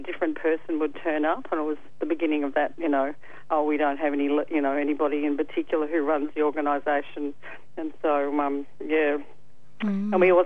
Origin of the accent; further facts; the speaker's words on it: Ferntree Gully, Victoria, Australia; I grew up in Ferntree Gully, and we did a bit of graffitiing out in Ferntree Gully